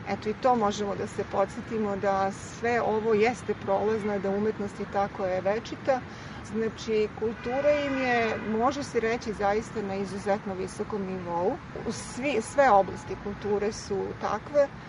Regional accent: Serbia; ja sam rekla iz Srbije

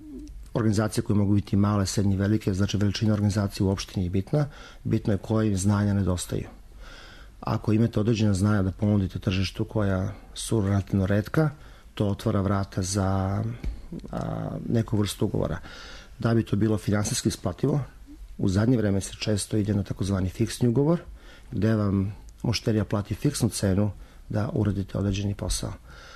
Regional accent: Belgrade, Serbia; Ja sam završio fakultet FON u Beogradu, inače sam rođen u Beogradu, odrastao sam i školovao sam se

